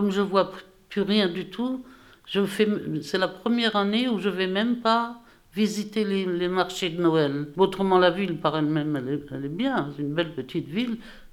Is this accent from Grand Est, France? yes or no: yes; Metz, Grand Est, France; born there; je suis née à Metz.